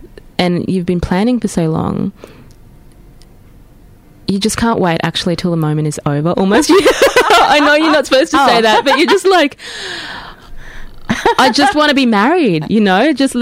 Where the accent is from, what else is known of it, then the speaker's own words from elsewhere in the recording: Rockhampton, Queensland, Australia; we grew up together in Rockhampton